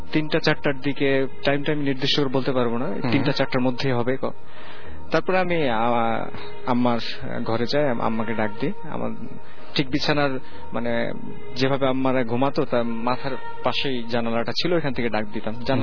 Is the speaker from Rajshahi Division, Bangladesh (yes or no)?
yes; Rohanpur, Rajshahi Division, Bangladesh; now in Dhaka, Bangladesh; আমার গ্রামের বাড়ি হচ্ছে চাঁপাইনবাবগঞ্জ জেলার রহনপুর গ্রামে।